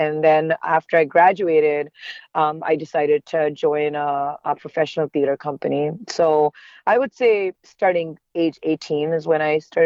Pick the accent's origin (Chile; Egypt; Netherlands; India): India; I grew up in India. And I grew up at a time when schools were very, very academic and focused on academics.